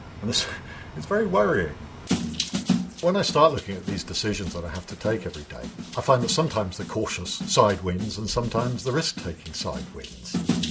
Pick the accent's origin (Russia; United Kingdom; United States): United Kingdom; England; Being English, of course, I'm more worried about being embarrassed than dying.